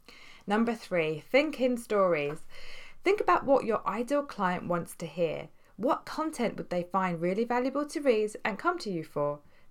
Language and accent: English; United Kingdom; I am British after all.